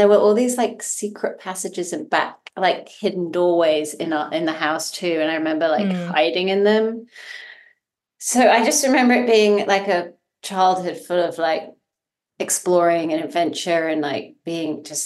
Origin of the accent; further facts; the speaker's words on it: England, United Kingdom; So I grew up in the English countryside. I'm number three of four sisters.